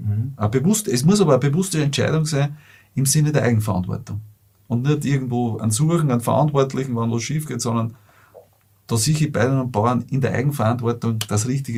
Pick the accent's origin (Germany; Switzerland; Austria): Austria; Lower Austria